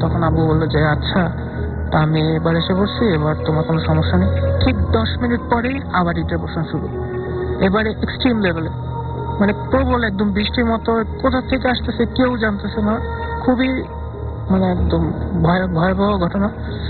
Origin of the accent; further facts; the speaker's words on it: Dhaka, Dhaka Division, Bangladesh; লালবাগ থেকে আসছি।